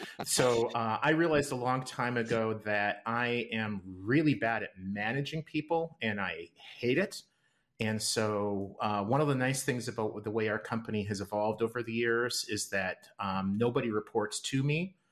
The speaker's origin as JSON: {"language": "English", "town": "Winnipeg", "region": "Manitoba", "country": "Canada", "tie": "born or raised there", "said": "I grew up in Winnipeg, Canada."}